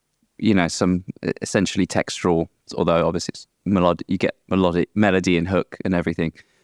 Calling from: Norway

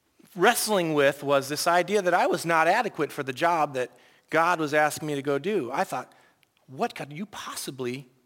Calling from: Salem, Oregon, United States; I tell you, I come from Salem, Oregon right now, and it's twice the problem you have.

